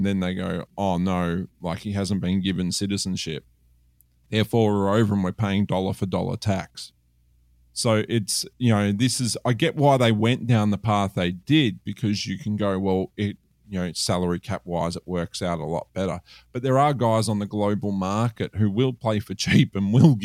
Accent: Melbourne, Victoria, Australia; And I'm from Melbourne, right? I live in Melbourne.

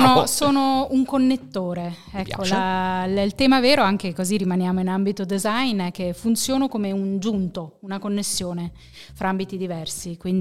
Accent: Sanremo, Liguria, Italy; Sì, io vengo da Sanremo.

